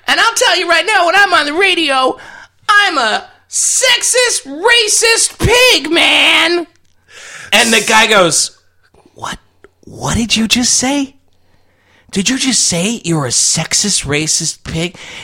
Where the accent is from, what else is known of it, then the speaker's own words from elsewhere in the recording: Chicago, Illinois, United States; I never mention that I'm from Chicago. I never bring it up.